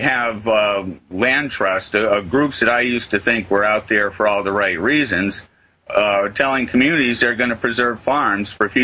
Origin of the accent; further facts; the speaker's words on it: Ware, Massachusetts, United States; I was born and raised here in Western Massachusetts. I live in the town of Ware.